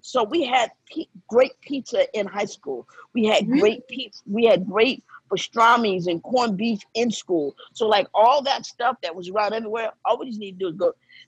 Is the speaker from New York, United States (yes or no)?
yes; New York, United States; I grew up in New York pizza. But you know what? Because for the thing for New Yorkers is the thin crust, which is the complete opposite of Chicago pizza.